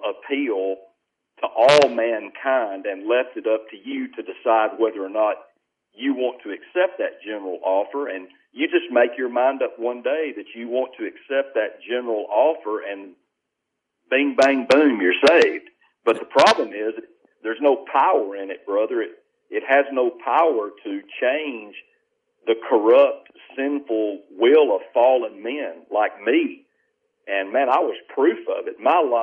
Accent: Deep South, United States; But growing up in the Deep South here, we have just a great, great number of Church of Christ

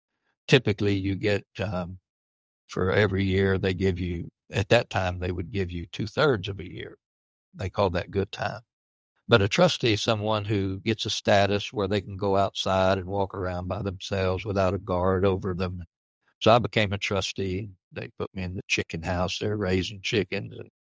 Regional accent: Brazoria, Texas, United States; this prison that I was at was right there in my hometown in Brazoria, Texas.

